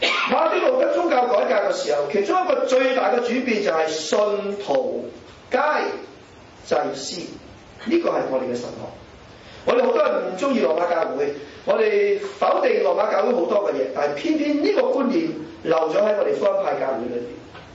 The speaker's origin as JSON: {"language": "Cantonese", "country": "Malaysia", "tie": "born or raised there", "said": "你知我喺馬來西亞出世長大，呢三個字點讀啊？"}